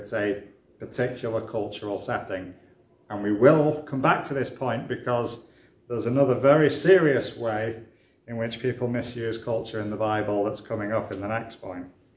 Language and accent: English; Wigan, North West England, United Kingdom; I'm from Wigan